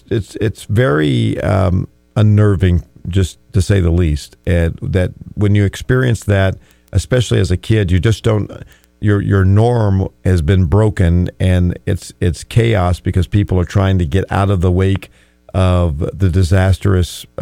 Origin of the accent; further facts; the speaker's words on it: Louisiana, United States; From someone that's been through hurricanes growing up in Louisiana, and we went through Camille back in 69, Betsy before that, and I was just a little whippersnapper